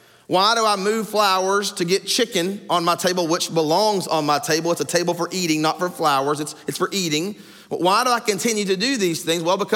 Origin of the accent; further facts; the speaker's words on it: Arkansas, United States; I'm from Arkansas originally. I self-identify as a redneck.